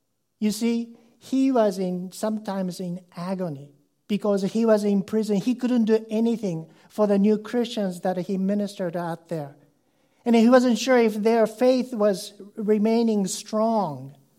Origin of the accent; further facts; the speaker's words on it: Japan; English is a second language; I grew up in Japan, and in Japanese culture, you know, there are Buddhism and Shintoism, and where I lived nearby, there was a Buddhist temple.